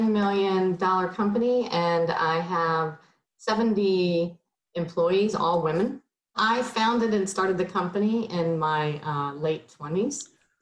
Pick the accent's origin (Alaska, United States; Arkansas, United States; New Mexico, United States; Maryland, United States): Maryland, United States; Annapolis; I grew up in Annapolis.